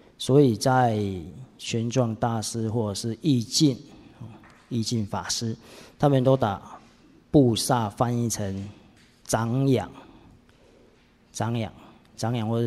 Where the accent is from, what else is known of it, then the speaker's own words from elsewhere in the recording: China; 但是我们中国人总是有一句话，夕阳无限好，只是近黄昏